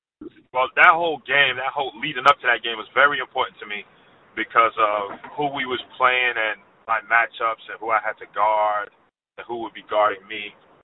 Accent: Brooklyn, New York, United States; Yep, I'm from Brooklyn.

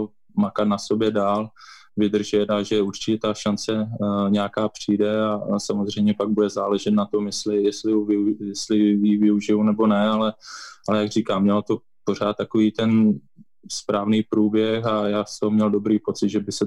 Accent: Zlín, Zlín Region, Czechia; To určitě ne, já jsem vyrůstal ve Zlíně a tak nějak jsem měl jakoby sen hrát ve Zlíně extraligu samozřejmě.

